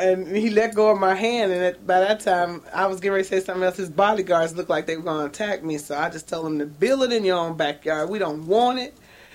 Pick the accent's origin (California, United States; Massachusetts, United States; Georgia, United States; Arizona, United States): Georgia, United States; Sparta; I'm from Hancock County, Georgia, Sparta. It's an 80% African American community in Southeast Georgia.